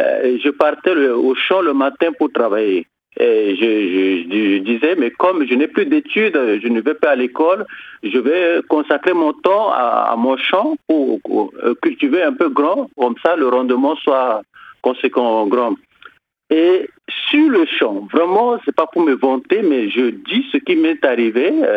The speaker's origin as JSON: {"language": "French", "country": "Central African Republic", "tie": "born there", "said": "je suis centrafricain, je suis né le 19 janvier 1975 en Centrafrique, je suis centrafricain."}